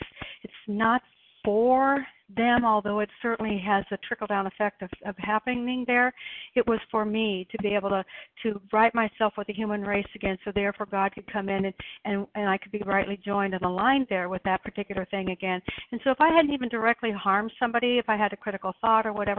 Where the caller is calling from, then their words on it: Wilsonville, Oregon, United States; I'm calling from Wilsonville, Oregon.